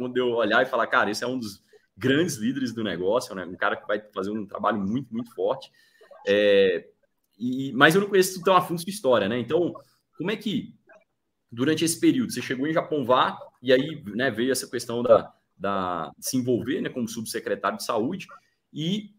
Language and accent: Portuguese; Porteirinha, Minas Gerais, Brazil; Eu sou de Porteirinha, né? Porteirinha tem 30 mil habitantes.